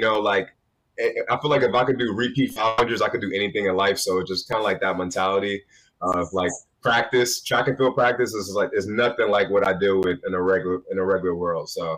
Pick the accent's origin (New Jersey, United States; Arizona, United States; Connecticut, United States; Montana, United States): New Jersey, United States; Because remember, I was from Jersey.